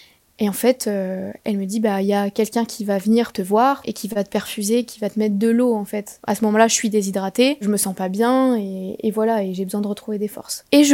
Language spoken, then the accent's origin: French; France; je suis française